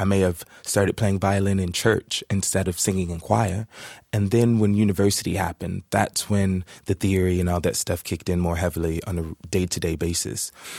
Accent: Florida, United States; I show up in October, and it's freezing, and I'm from Florida

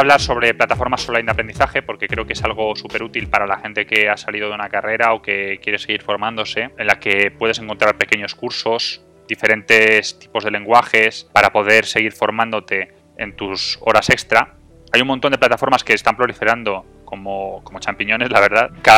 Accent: Spain; en mi caso, que soy de España

